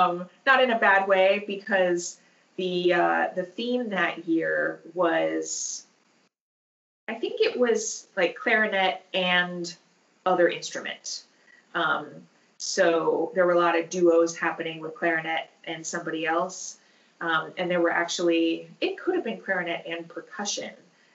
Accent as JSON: {"language": "English", "region": "Michigan", "country": "United States", "tie": "born or raised there", "also_born_or_lived": "Dayton, Ohio", "said": "I actually grew up in Michigan. I never anticipated ending up back here, but I was born in Dayton, Ohio, and was there until I was about 5. And then we moved up to Michigan."}